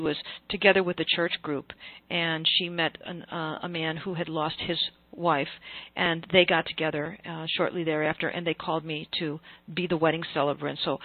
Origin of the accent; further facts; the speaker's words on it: New Jersey, United States; I came from New Jersey.